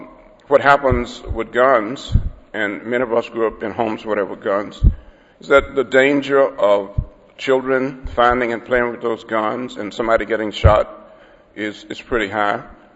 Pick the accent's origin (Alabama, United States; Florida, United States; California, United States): Alabama, United States; violence was sort of a way of life growing up in Alabama. I remember that when we lived out on a farm